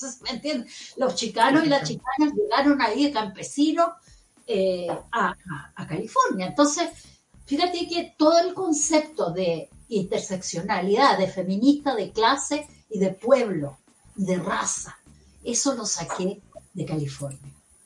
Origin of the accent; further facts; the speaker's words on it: Estación Central, Santiago Metropolitan Region, Chile; moved away; la vivimos donde me crié en la Estación Central, la tremenda verticalidad de esta sociedad chilena tan estamental